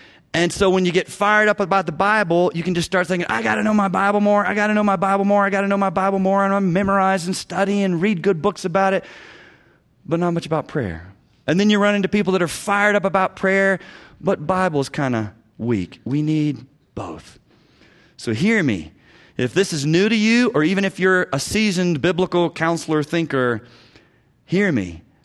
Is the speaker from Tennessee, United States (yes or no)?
yes; Knoxville, Tennessee, United States; As God lit a fire in me as a believer at University of Tennessee, I grew up in Knoxville, I just got excited about prayer.